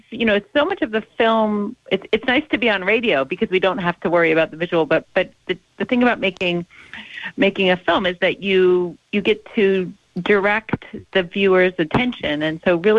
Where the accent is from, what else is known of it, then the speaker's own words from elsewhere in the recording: United States; speaking as an American, right, going back to the foundation of this country, was a distrust of people.